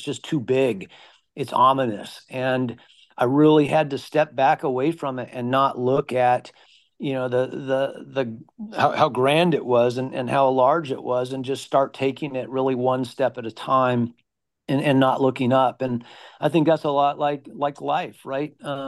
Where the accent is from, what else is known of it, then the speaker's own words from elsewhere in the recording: Prescott, Arizona, United States; You know, I grew up climbing in Prescott, Arizona, and from a young kid, I always, you know, wanted to be adventurous.